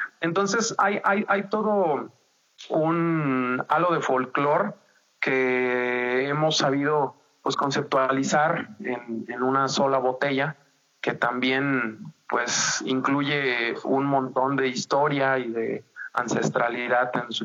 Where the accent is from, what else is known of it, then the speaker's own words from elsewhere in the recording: Mexico; estamos muy acostumbrados a que el águila nos represente como mexicanos